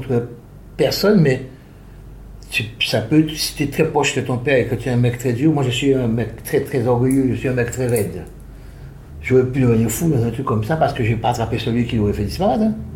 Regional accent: Guadeloupe, France; Je suis un Guadeloupéen qui connaît pas mal de gens

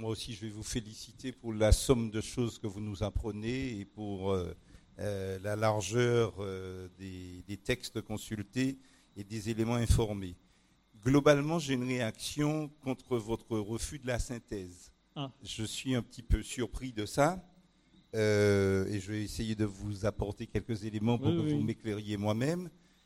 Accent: Martinique, France; moi je suis martiniquais, dans ma tradition musicale j'ai entendu de la valse créole, de la polka créole, de la mazurka créole

